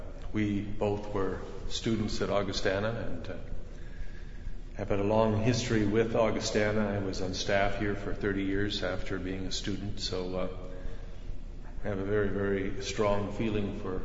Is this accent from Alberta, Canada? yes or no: yes; New Norway, Alberta, Canada; I was born and raised in New Norway